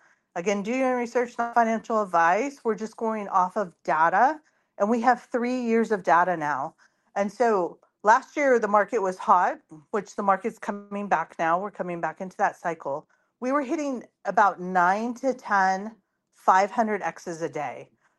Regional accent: West Coast, United States; I'm from the West Coast. I'm usually on Pacific Standard Time.

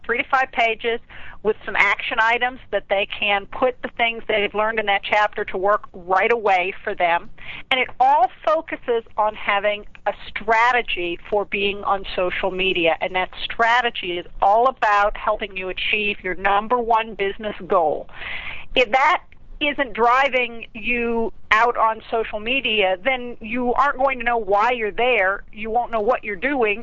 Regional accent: Pennsylvania, United States; No, I'm originally from Pennsylvania.

